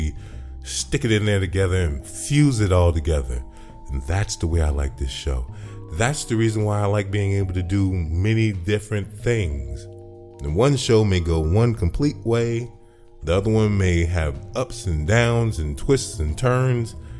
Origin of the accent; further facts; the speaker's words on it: Chicago, Illinois, United States; just like I have one in saying that I'm a Chicagoan